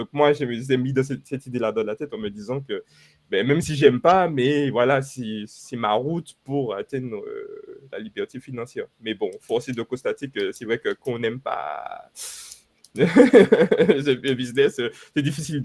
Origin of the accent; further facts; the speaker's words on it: Martinique, France; je suis originaire que de Martinique